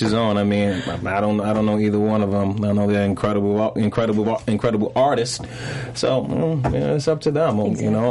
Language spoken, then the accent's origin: English; Brooklyn, New York, United States; Crown Heights, 372 St. John's Place. We always got to say the entire address between Washington and Underhill.